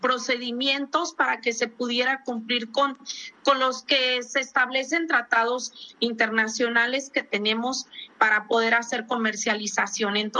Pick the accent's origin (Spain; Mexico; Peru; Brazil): Mexico; Baja California Sur; Yo soy de Baja California Sur, pues el estado con mayor litoral en el país